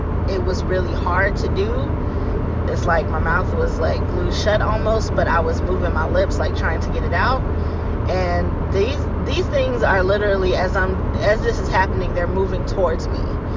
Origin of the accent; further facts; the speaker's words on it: North Carolina, United States; Hi, guys. … I'm from North Carolina.